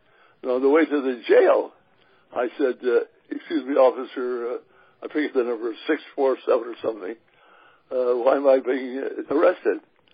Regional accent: San Antonio, Texas, United States; moved away as an adult; Well, I grew up in the South, in San Antonio, Texas, and I saw discrimination, and it shocked me.

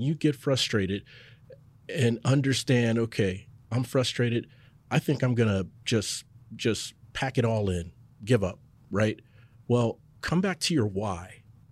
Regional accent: Cincinnati, Ohio, United States; now in North Texas, United States; And then I had to move to North Texas. I'm from Cincinnati.

